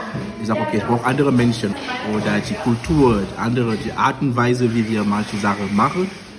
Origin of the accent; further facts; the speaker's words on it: Cameroon; German is a second language; now in Germany; Ich bin weit weg. Ich komme aus Kamerun.